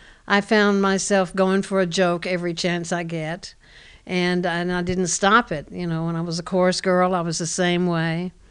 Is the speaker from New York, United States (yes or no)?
yes; New York, United States; I'm a New Yorker. I've been living there for 23 years in New York.